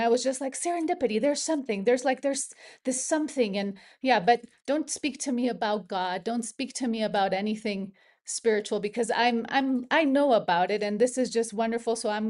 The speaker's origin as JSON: {"language": "English", "country": "Mexico", "said": "I'm from Mexico and I could not get sober in person."}